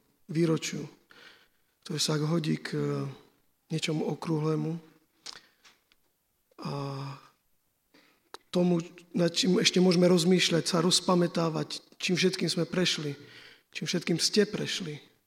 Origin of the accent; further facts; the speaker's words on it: Vranov nad Topľou, Prešov Region, Slovakia; tak sa tu chodilo z okolitých, ja som bol z Vranova.